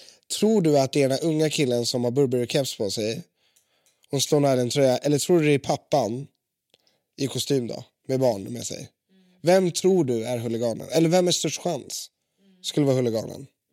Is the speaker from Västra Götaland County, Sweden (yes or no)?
no; Sollentuna, Stockholm County, Sweden; Och sen är jag uppvuxen i Sollentuna.